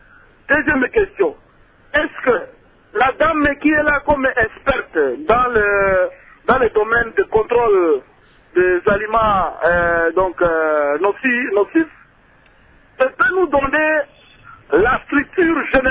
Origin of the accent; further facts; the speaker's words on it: Kamako, Kasaï, DR Congo; je viens de Kamako